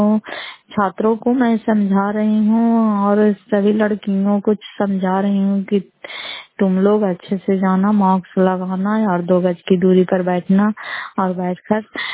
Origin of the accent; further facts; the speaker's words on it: Fatehpur, Bihar, India; घर फतेहपुर, पंचायत मकरौता, जिला नालंदा, करार पसराय प्रखंड की निवासी हूं।